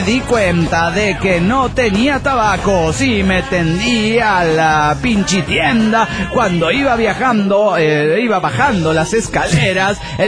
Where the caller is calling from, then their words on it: Morelia, Michoacán, Mexico; Hola, soy … de Morelia, Michoacán, México.